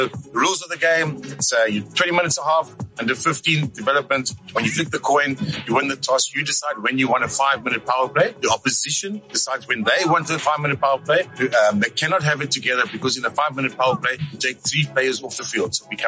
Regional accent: South Africa; You know, for me as a South African

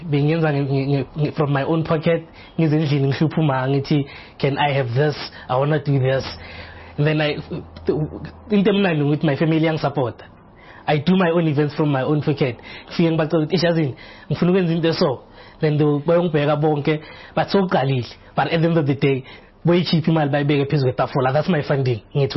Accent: Zimbabwe; I'm a chef from Zimbabwe.

